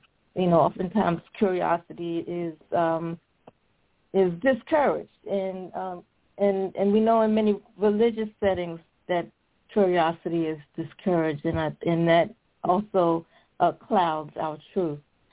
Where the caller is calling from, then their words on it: Richmond, Virginia, United States; I'm calling from Richmond, Virginia.